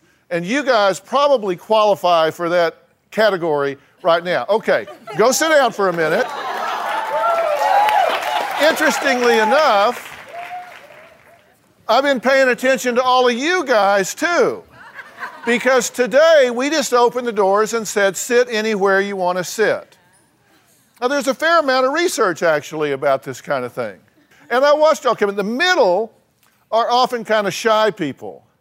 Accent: Texas, United States; I'm from Texas. You don't want to be squirting people in Texas.

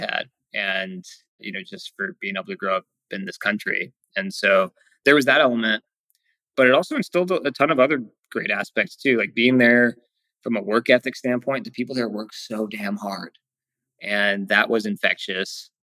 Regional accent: United States; Like I realized how lucky and fortunate we are growing up in America and going through that experience

